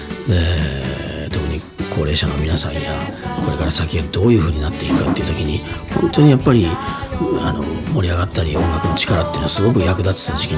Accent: Hiroshima, Japan; 僕は広島出身なんですね。

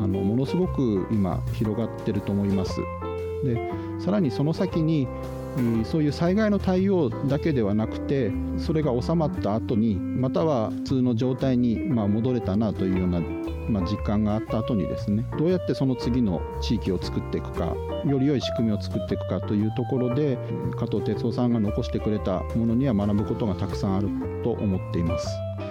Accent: Fukushima, Japan; 今回2015年の最後の会場として生まれ故郷の福島県で開催することができたので、

